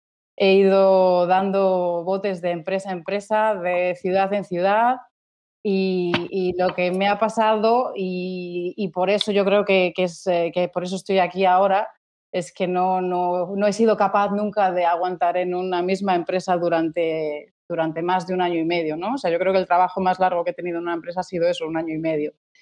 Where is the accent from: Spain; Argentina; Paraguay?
Spain; now in Gozo, Malta; Soy española, pero vivo en Gozo, en Malta.